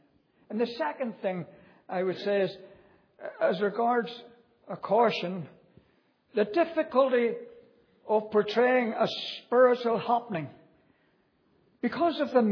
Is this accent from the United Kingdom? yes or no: yes; Belfast, Northern Ireland, United Kingdom; born there; In the providence of God, I was born in Belfast City on the 5th of September, 1940.